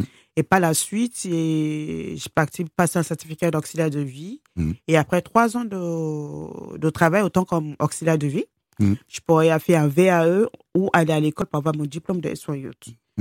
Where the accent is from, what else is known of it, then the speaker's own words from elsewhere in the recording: France; Oh, je me vois pas vivre ailleurs que la France. Parce que la France m'a tendu là-bas. J'ai grandi ici. J'ai plus d'amis en Afrique. Mmh. Et je réfléchis plus comme les gens au Nigeria.